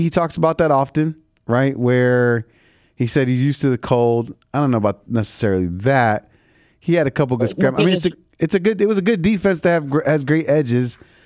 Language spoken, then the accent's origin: English; Chicago, Illinois, United States; You know, I've watched growing up in Chicago a bunch of damn Saturday mornings